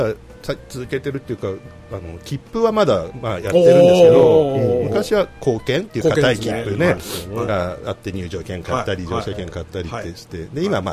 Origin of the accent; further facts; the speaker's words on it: Tokyo, Japan; 地元東京、まあ 京王線っていうところが地元だったので